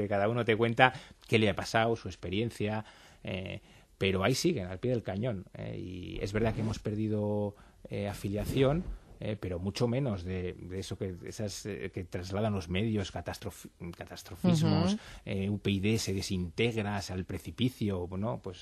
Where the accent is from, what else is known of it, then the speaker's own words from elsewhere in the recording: Basque Country, Spain; yo soy vasco, por ejemplo